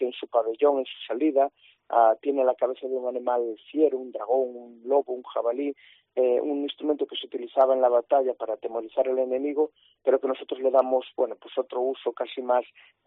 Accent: Galicia, Spain; en mi infancia transcurrió en Galicia, que es un cruce de culturas, de mitologías, de mucha cultura musical, de baile que tenemos de forma espontánea y que se ha mantenido.

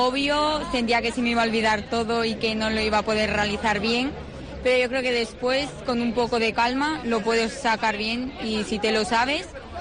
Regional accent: Cayón, Cantabria, Spain; De Cayón.

